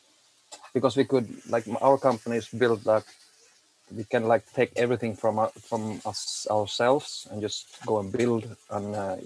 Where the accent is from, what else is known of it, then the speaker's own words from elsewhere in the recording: Finland; So I'm from Finland also. I've been living in Finland for many years.